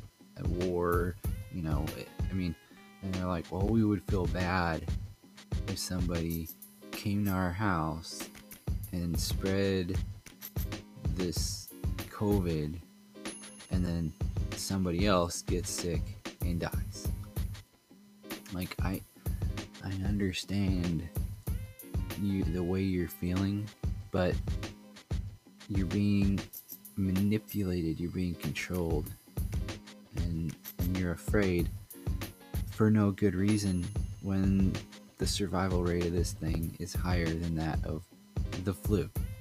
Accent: Ohio, United States; I mean, I'm from Ohio, so I've got friends up there

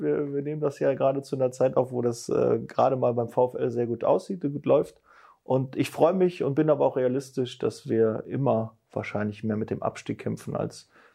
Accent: Bochum, North Rhine-Westphalia, Germany; Ja, ich komme aus dem Pott, bin in Bochum geboren

